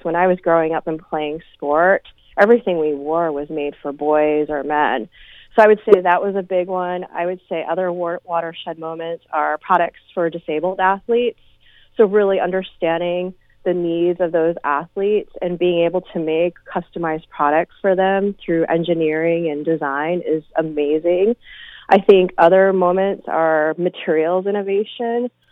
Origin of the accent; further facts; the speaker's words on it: New York, United States; So I grew up in New York State out on the East Coast.